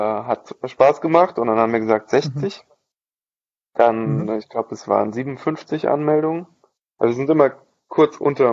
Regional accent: Bad Schwalbach, Hesse, Germany; also born or lived in Hofheim; Ich bin hier aufgewachsen, ich bin in Bad Schwalbach geboren und in Hofheim, ja, über 20 Jahre gelebt.

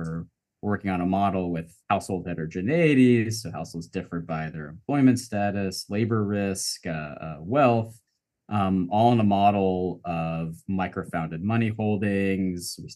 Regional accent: Texas, United States; so I grew up in Texas. I did high school here, and I played high school football

